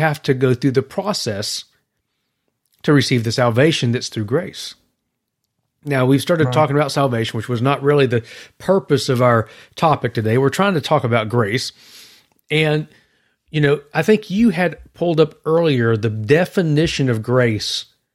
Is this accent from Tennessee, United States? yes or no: yes; Tennessee, United States; I thought you were going to start saying because I'm from Tennessee or something there.